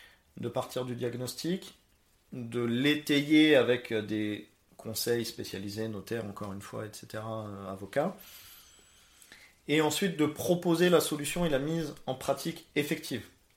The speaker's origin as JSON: {"language": "French", "country": "France", "said": "comme on est français"}